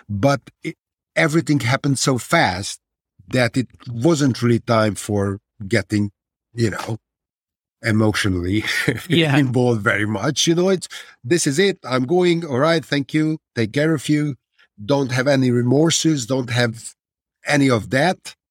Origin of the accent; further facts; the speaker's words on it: Transylvania, Romania; English is a second language; I'm coming from Transylvania. I have an uncle in Austria. I would like to go there. You know, my life in Transylvania is not a great deal to brag about it.